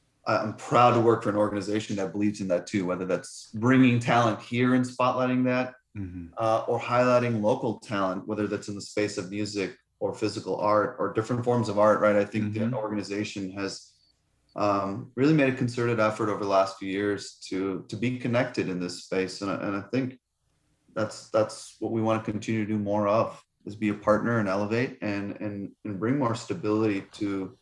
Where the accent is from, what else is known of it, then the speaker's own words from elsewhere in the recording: Milwaukee, Wisconsin, United States; This is also the community that helped raise me. So this is my hometown and my home community. So to go around, move away for a couple of years and come back, it brought newfound appreciation for what exists in this community. When you grow up in Milwaukee